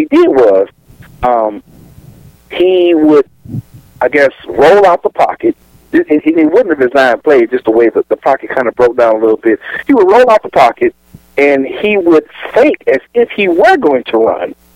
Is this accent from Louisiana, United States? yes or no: yes; New Orleans, Louisiana, United States; Everybody knows I'm from New Orleans. I'm a big Saints fan.